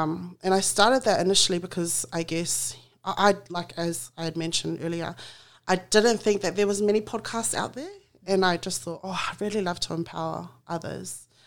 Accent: Australia; born and raised in Australia. Dad, Samoan, full-blooded Samoan. Mum also is full-blooded Samoan.

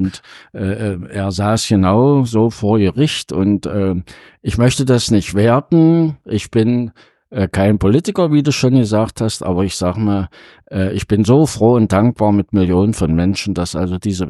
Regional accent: East Germany, Germany; ich bin ein Kind der DDR. Ich wurde 1962 geboren, bin durchgängig durch die Bildung der BOS gegangen.

